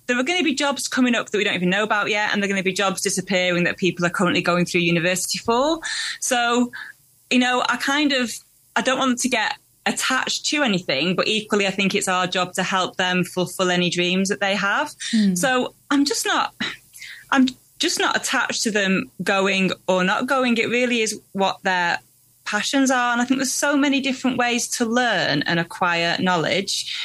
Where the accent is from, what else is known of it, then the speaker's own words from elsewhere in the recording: Salford, North West England, United Kingdom; my childhood growing up in Salford